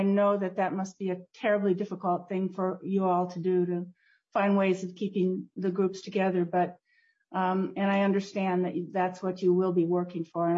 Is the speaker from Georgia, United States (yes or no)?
no; North Branch, Minnesota, United States; also born or lived in Texas; I'm from North Branch, Minnesota.